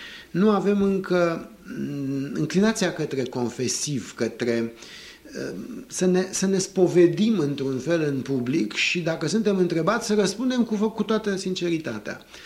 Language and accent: Romanian; Romania; Asta nu ține de o însușire a noastră ca români, ține de o însușire a culturii noastre.